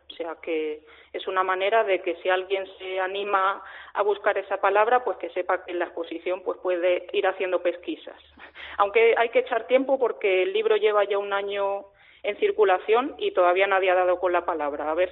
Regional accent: Cádiz, Andalusia, Spain; now in Valladolid, Spain; yo al final estoy afincada en Valladolid, mi familia es de aquí, pero realmente, por el acento a lo mejor se me notará, soy de Cádiz.

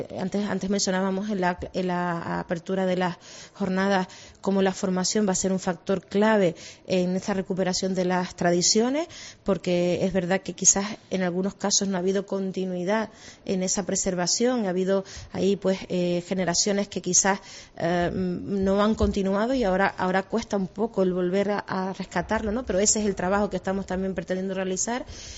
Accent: Canary Islands, Spain; nuestra identidad como canarios

